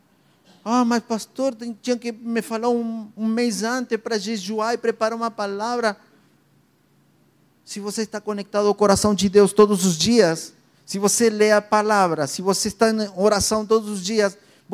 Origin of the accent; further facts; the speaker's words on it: Argentina; Portuguese is a second language; Isso eu aprendi do meu pastor de quando eu era adolescente na Argentina.